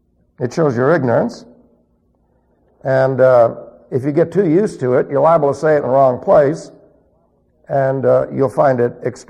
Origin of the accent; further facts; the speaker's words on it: New York City, New York, United States; I can remember as a teenager growing up in New York City